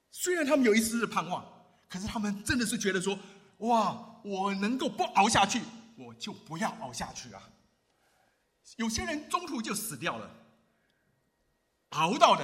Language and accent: Chinese; China; 二次世界大战，虽然我们中国人死了不少人，但是犹太以单一民族被屠杀的，却是让我们感到非常非常的心痛。